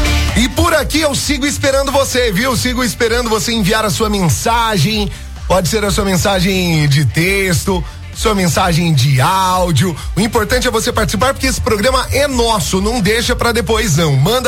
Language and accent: Portuguese; Pouso Alegre, Minas Gerais, Brazil; Sou de Pouso Alegre.